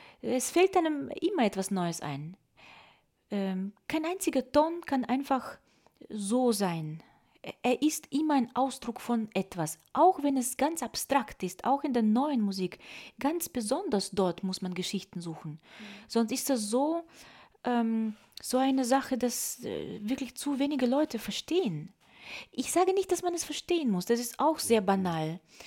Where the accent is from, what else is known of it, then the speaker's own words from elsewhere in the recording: Moldova; Also ich komme aus Moldawien, aus einer ganz bäuerlichen Familie.